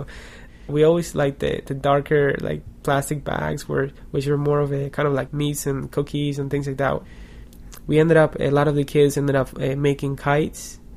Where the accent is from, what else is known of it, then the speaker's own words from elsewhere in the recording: Cuba; English is a second language; And I would tell them, "Oh, I'm from Cuba, and Cuba, you know, we're still in Cuba. This is Cuba,"